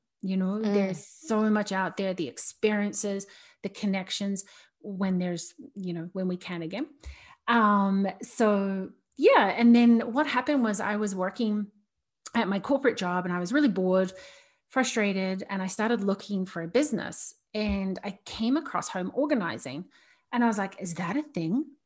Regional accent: New Zealand; So I am originally from New Zealand and I grew up in a family of six kids

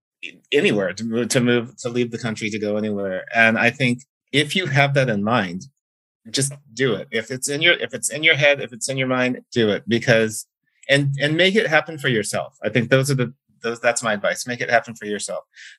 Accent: California, United States; also born or lived in Germany; I came from California and my first school was in Germany, and like going from the US to Germany

